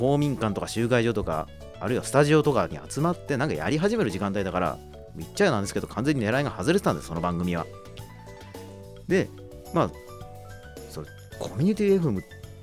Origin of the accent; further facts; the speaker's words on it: Fuji, Shizuoka, Japan; あの私あの出身が静岡県の富士市なんですよ。